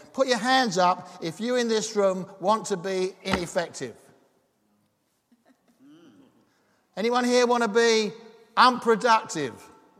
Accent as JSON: {"language": "English", "region": "South East England", "country": "United Kingdom", "said": "because we come from Kent. And as you know, Kent is the garden of England."}